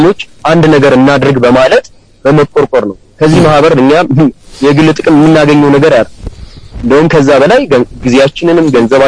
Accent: Amhara, Ethiopia; እኛ የአብዛኞቻችን የወሎ ልጆች ነን። ከተለያየ አካባቢ የወሎ ልጆች ነን።

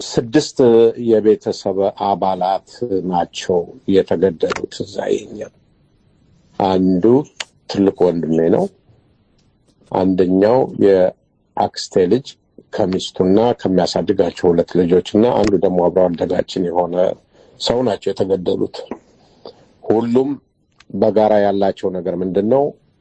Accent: Toke, Oromia, Ethiopia; እኛ ተወልጄ ያደኩት አምቦ አካባቢ ቶኬ የምትባል

